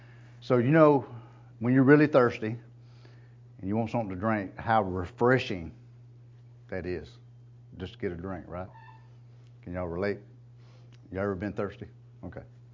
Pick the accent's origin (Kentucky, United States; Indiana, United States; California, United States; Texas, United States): Texas, United States; Oakhurst; also born or lived in Huntsville; Right, I was born in Huntsville, a hospital. Raised in Oakhurst, okay?